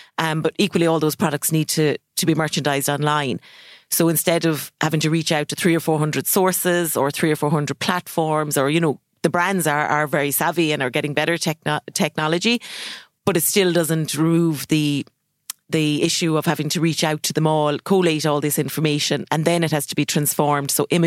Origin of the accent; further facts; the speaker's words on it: Munster, Ireland; now in Kerry, Ireland; I'm from County Limerick, but based in Kerry.